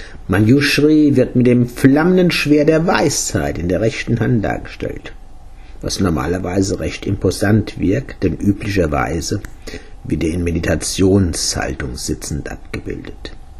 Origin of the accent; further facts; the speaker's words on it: Großauheim, Hesse, Germany; Der Tambour-Major in den Festzügen der 50er Jahre in meinem Heimatort Großauheim.